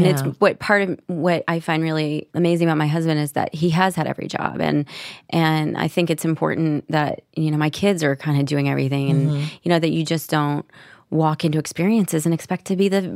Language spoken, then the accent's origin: English; Nashville, Tennessee, United States